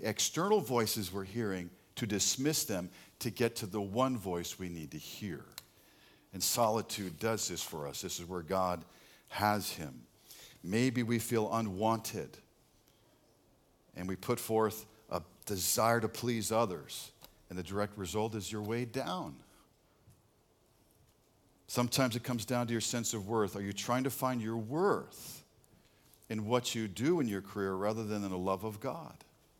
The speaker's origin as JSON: {"language": "English", "region": "New York", "country": "United States", "tie": "born or raised there", "said": "And I'm a city guy. I grew up in New York."}